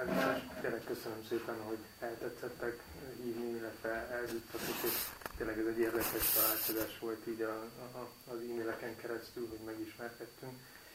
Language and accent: Hungarian; Törökbálint, Pest, Hungary; És Törökbálinton nevelkedtem, Törökbálinton is születtem, és a mai napig is Törökbálinton élünk a családommal.